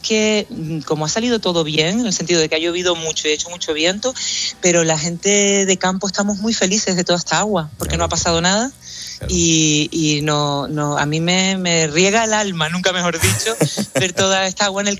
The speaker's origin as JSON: {"language": "Spanish", "town": "El Paso", "region": "Canary Islands", "country": "Spain", "said": "¿y si Woody Allen hubiera nacido en El Paso, que es donde mi pueblo, en La Palma?"}